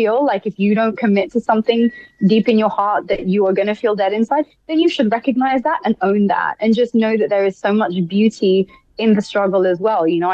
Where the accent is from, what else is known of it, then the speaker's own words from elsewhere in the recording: London, United Kingdom; I'm a Londoner.